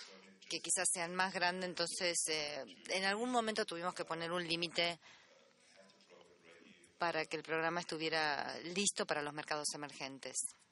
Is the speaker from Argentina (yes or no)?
no; Madagascar; yo soy de Madagascar.